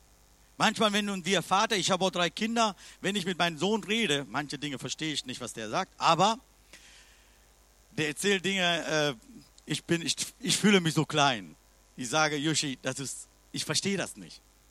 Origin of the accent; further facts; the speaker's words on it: Sri Lanka; German is a second language; obwohl ich bin aus Sri Lanka, ich kann noch diese Geschichte verstehen. Ich bin keine Jude